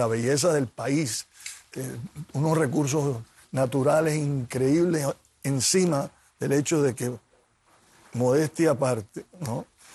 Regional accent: Cuba; moved away; De visitar mi tierra, de estar entre mis compañeros de la niñez, de ver la casa donde nací, de estar en mi tierra, que hace 50 y tantos años que no veo.

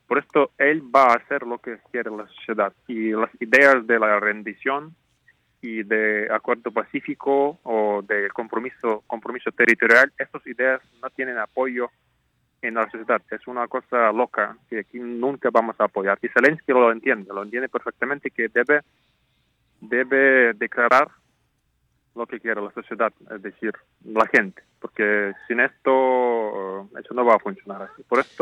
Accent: Ukraine; porque en Ucrania siempre hay las disputas internas, políticas, hay un conflicto siempre en mi país.

